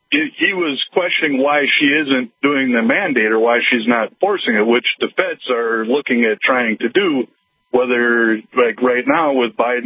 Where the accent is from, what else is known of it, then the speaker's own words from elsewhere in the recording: North Dakota, United States; Hey, I'm actually from North Dakota, traveling through South Dakota